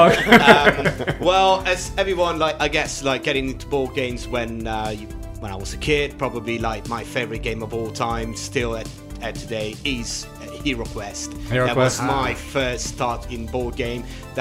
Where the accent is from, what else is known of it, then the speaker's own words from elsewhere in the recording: Italy; accent: Italian; English is a second language; sorry for my Italian accent, but that's what you get.